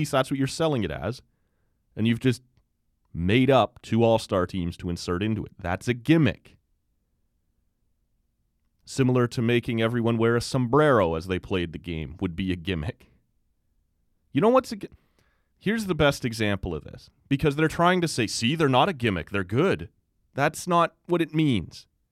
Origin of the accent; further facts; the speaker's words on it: Canada; Am I supposed to cheer on Team Canada because I'm Canadian?